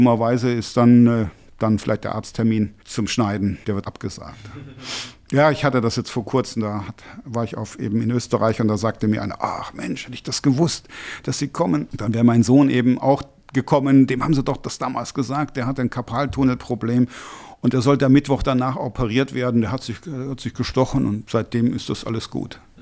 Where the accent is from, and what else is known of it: North Rhine-Westphalia, Germany